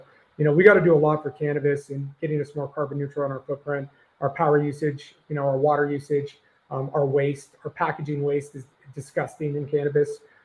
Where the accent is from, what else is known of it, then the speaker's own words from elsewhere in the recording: Portland, Oregon, United States; I was from Portland, Oregon originally